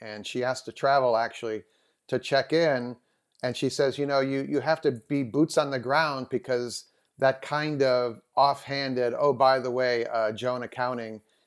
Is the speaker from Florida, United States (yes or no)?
no; Wisconsin, United States; also born or lived in Missouri / New York City; I was raised in Wisconsin and Missouri. And when we moved to Wisconsin, you know, we were from New York City